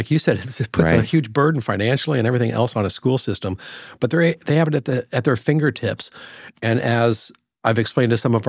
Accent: Midwest, United States; You know, I grew up in the Midwest, and I was infatuated with the marine biology.

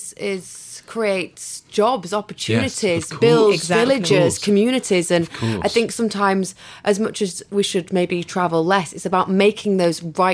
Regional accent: Huddersfield, Yorkshire and the Humber, United Kingdom; I'm from Huddersfield.

